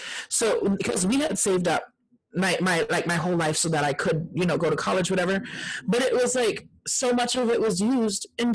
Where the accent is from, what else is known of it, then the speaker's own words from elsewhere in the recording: San Antonio, Texas, United States; it was in season 12 when they did auditions in San Antonio. I said, I'm only going to audition if they do auditions in my hometown again.